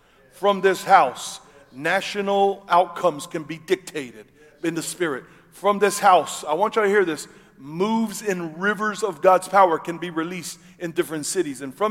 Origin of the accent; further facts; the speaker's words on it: Texas, United States; also born or lived in Kansas City; I am from Kansas City and I grew up in West Texas as a cowboy.